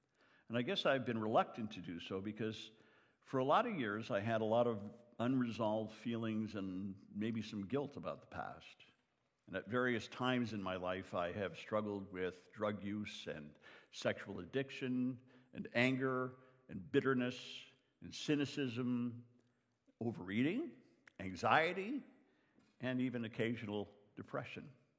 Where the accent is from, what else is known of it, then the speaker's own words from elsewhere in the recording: Canada; now in United States; Now, most of you know that I grew up mostly in Canada. I'm Canadian by birth, though I'm an American citizen now. And my dad, he was British. He was from Great Britain.